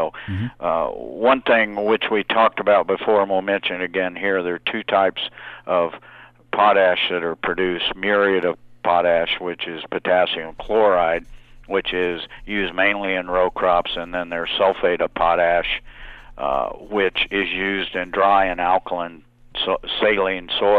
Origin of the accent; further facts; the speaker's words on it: New Mexico, United States; my home state of New Mexico